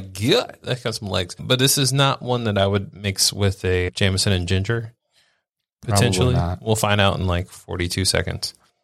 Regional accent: the South, United States; because I'm from the South.

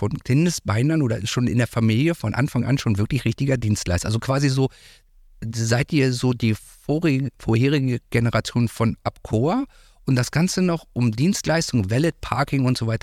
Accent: Hanover, Lower Saxony, Germany; ich komme ja nun auch aus Hannover, zwar nicht aus Linden

